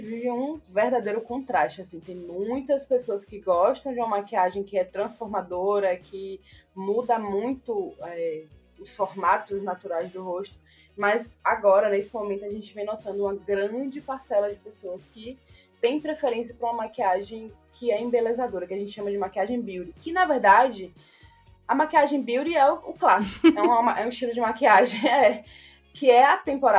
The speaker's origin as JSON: {"language": "Portuguese", "town": "Salvador", "region": "Bahia", "country": "Brazil", "said": "eu sou daqui de Salvador, trabalho com maquiagem aí há uns 5 anos, mais ou menos."}